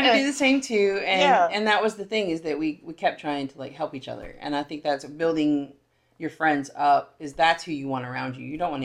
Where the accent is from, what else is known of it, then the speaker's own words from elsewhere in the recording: Mississippi, United States; So I had decided to go ahead and move down to back to my hometown